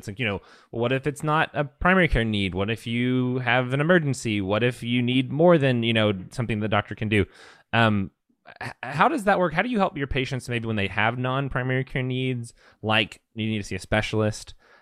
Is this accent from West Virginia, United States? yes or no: no; Houston, Texas, United States; I'm from Houston. I lived in inner city Houston for a while.